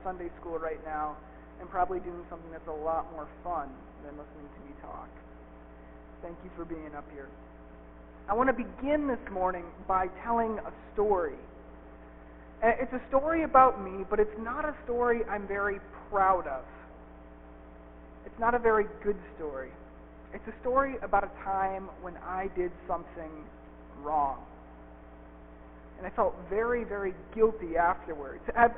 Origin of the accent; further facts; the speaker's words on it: United States; Every winter, usually in late January, my hometown would host the county fair, the Gallatin County Fair.